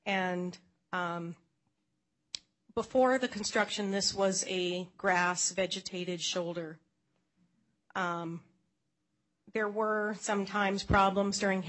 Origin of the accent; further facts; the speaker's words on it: Bellevue, United States; I'm from Bellevue.